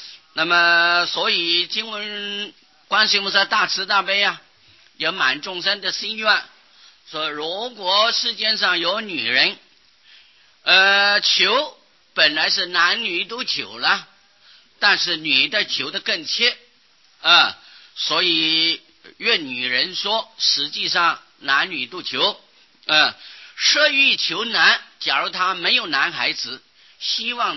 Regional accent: China; 尤其我们中国人，不孝有三，无后为大

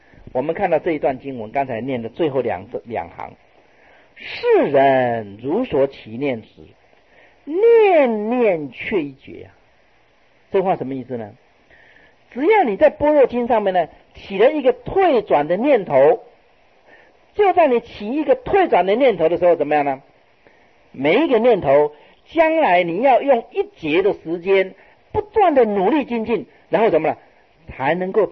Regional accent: China; 这个就是讲我们中国人讲的五行啊，相生相克的道理

